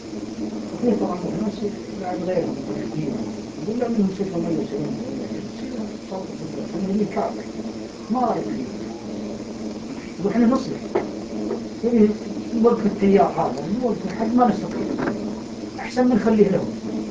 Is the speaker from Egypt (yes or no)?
no; Kuwait; طبعاً نحن عندنا في الكويت ما عندنا شرع، عندنا دستور